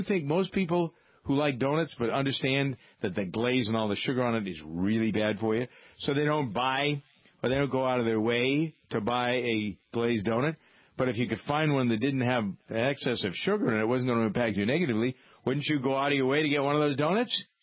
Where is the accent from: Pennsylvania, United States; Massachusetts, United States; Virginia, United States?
Massachusetts, United States; Framingham; Yeah, there's a new little bakery in Framingham, my hometown.